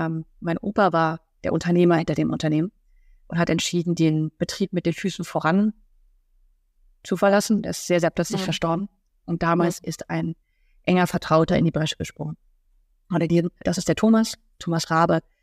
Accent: Korbach, Hesse, Germany; ich komme ja aus der Metropole Korbach

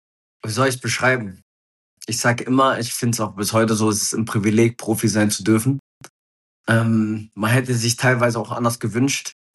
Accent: Freiberg, Saxony, Germany; born there; ich bin in Freiberg geboren, dann sind sie in aus Sachsen, dann sind sie immer so, du bist Ossi? Ich so, ja.

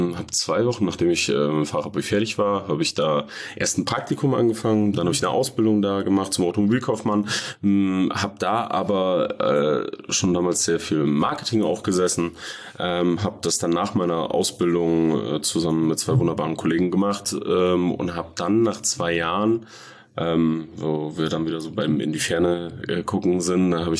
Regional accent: Fulda, Hesse, Germany; ich bin 1991 in dieser wunderschönen Stadt geboren und ja, habe mein ganzes Leben durchaus hier im Landkreis verbracht, würde ich mal sagen. Ich habe zwischendurch mal auch auf dem Dorf gewohnt, aber mit 15 zu einem sehr guten Zeitpunkt im jungen Alter hat es mich dann wieder in die Innenstadt verschlagen mit meinen Eltern.

